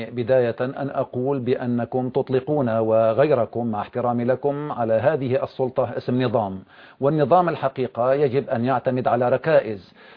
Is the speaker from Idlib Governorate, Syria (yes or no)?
yes; Iblin, Idlib Governorate, Syria; أنا ابن جبل الزاوية، مسقط رأسي جبل الزاوية، وأنا ابن قرية إبلين، كما تعلمون … هو ابن عائلتي من نفس القرية، العقيد … كذلك هو من نفس المنطقة وهو قريبي.